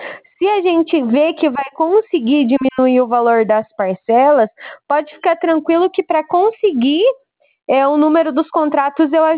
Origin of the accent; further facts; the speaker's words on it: Cascavel, Paraná, Brazil; eu sou aqui de Cascavel, no Paraná.